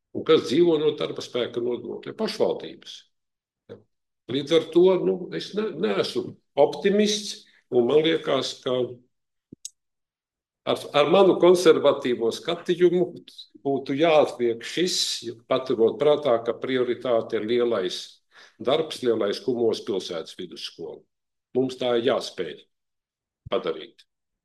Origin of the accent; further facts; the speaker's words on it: Sigulda, Sigulda Municipality, Latvia; Un vispār kā Siguldietis, es saķeru galvu šausmās